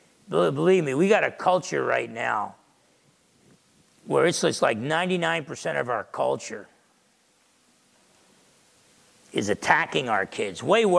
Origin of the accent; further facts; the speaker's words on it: New Jersey, United States; Growing up in New Jersey, I didn't think that was a good idea.